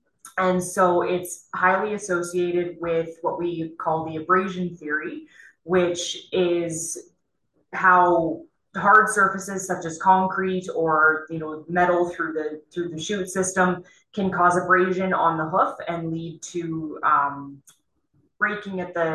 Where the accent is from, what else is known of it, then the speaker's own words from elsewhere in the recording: Alberta, Canada; I'm from Western Canada, more specifically Alberta